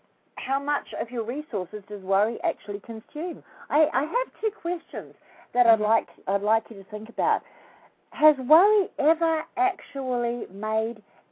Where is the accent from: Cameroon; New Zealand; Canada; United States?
New Zealand; also born or lived in Australia; I'm a New Zealander, by the way, not an Australian. I know this accent sounds very similar. And I've actually spent many years in Australia.